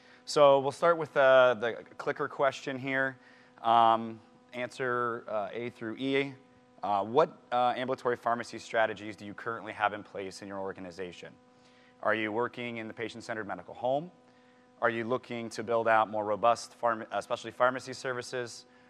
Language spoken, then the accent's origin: English; Wisconsin, United States; And it's unfortunate Michael left, because I wanted to tell him I'm also from Wisconsin.